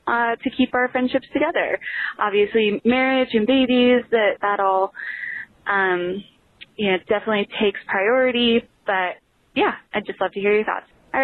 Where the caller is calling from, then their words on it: Lincoln, Nebraska, United States; I am calling from Lincoln, Nebraska